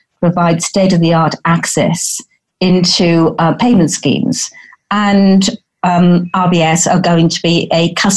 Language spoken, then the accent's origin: English; United Kingdom; I think we do. We are suffering from the Brexit problems at present, but we are very positive, and whatever happens is not going to get us down at all in the UK.